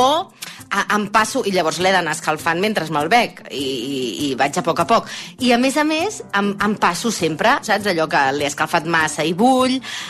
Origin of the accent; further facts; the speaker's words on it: Botarell, Catalonia, Spain; tinc 42 anys, sóc de Botarell, que això és un poblet molt petit del Baix Camp